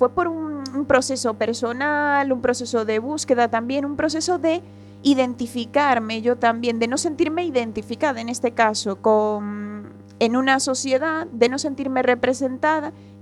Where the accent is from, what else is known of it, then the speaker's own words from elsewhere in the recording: Venezuela; now in Spain; Cuando yo llego a España, nací en Venezuela, soy una mujer negra con el pelo afro, y cuando llegué a España por primera vez me sentí negra.